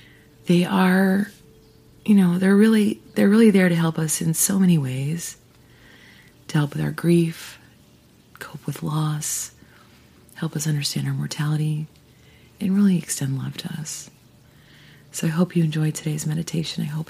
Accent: Idaho, United States; moved away; I grew up in Idaho. That's where she lived. And I moved away.

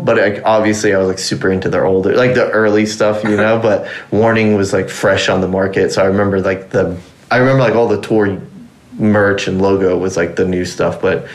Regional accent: Dallas, Texas, United States; Born and raised in North Texas, like that's where they immigrated from Iran to, and grew up in Dallas

